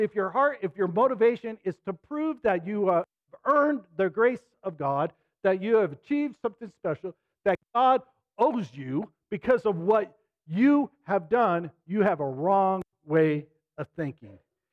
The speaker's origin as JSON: {"language": "English", "town": "Ogden", "region": "Utah", "country": "United States", "tie": "born or raised there", "said": "I grew up in Ogden, and that was a hard thing to find a girl who didn't smoke, drink, or chew"}